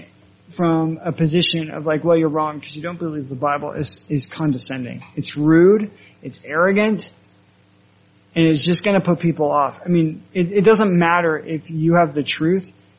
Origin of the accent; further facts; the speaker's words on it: Colorado, United States; I come from Colorado. I live on the plains, but I learned my directions because there are very large mountains on one side.